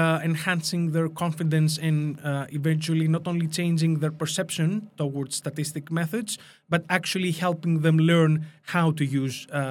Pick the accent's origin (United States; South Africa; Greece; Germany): Greece; English is a second language; Purely Greek. I'm from Greece.